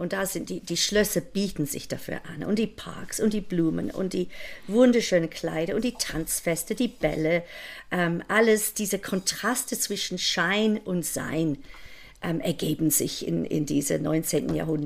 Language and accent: German; Leicester, East Midlands, United Kingdom; German is a second language; Ich komme aus Mittelengland, aus Leicester, aber ich liebe Cornwall.